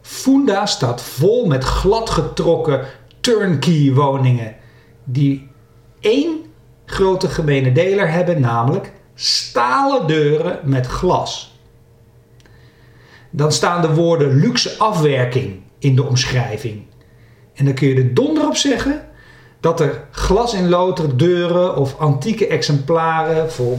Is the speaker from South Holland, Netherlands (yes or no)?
no; Nijkerk, Gelderland, Netherlands; born there; Dan bekijk ik ook nog even wat er zoal te koop is in mijn geboorteplaats Nijkerk.